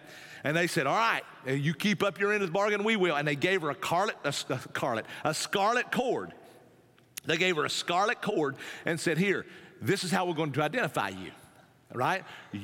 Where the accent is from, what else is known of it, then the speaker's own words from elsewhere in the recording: Tennessee, United States; You know, I grew up in the mountains. I'm an Appalachian boy. I grew up in East Tennessee.